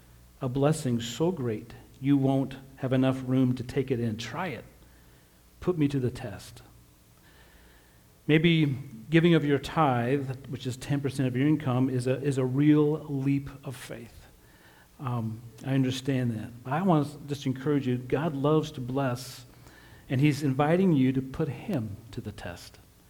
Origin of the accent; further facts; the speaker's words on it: Utah, United States; born there; I was born in Utah.